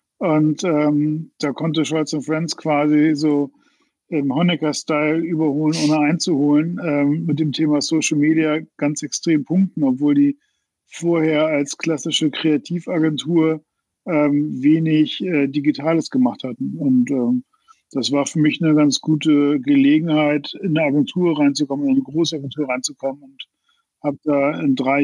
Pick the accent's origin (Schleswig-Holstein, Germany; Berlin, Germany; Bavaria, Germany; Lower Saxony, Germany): Schleswig-Holstein, Germany; Mölln; Also ich komme aus Mölln, das ist in Schleswig-Holstein, also ungefähr 10 Kilometer von MacPom entfernt. Das heißt, früher war da die Welt zu Ende. Ich bin 72 geboren